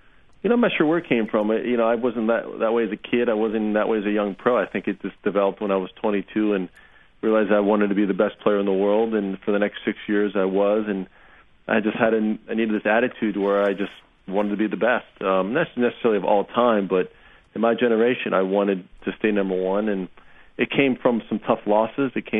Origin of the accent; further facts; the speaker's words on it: United States; We're both 1 and 2 in the world, both being American.